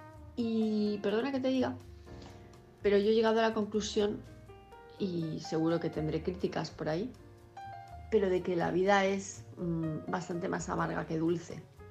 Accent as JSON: {"language": "Spanish", "town": "Palma", "region": "Balearic Islands", "country": "Spain", "said": "de Palma de Mallorca"}